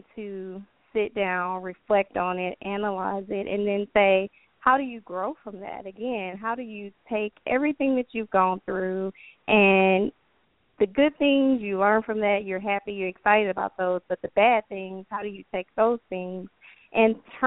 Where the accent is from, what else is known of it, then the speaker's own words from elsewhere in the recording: Louisiana, United States; now in Oklahoma, United States; But I'm originally from Louisiana, currently living in Oklahoma, and as you mentioned already, I'm an attorney.